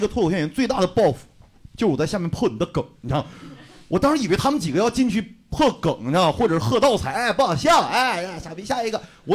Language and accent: Chinese; Northeast China, China; 首先，我是一个东北人啊